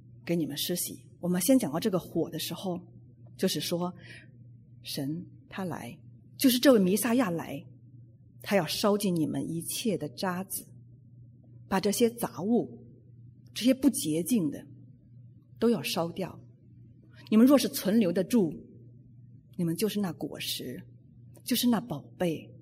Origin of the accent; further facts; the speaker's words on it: Beijing, China; 我小的时候在北京的近郊，在天天傍晚的时候，那时候放学了